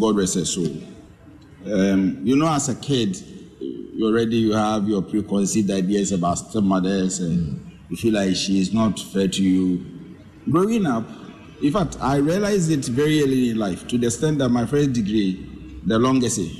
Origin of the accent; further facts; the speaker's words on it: Ghana; But technically, I'm a Fantiman.